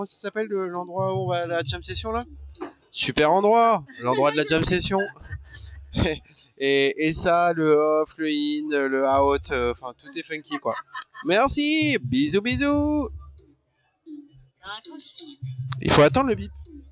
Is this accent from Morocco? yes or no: no; Brittany, France; on est de Bretagne.